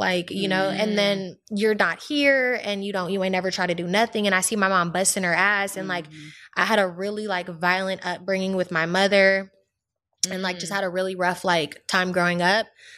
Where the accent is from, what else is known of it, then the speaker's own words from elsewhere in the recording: California, United States; I was raised in the Bay and my mom is like a single mom.